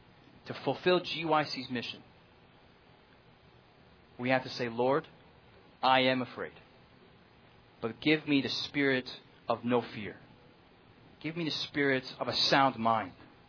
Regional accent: United States; I know some of you hate military terminology, but I'm an American.

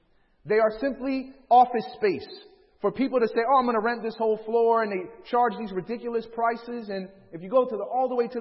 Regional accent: Chicago, Illinois, United States; You know, I'm from Chicago.

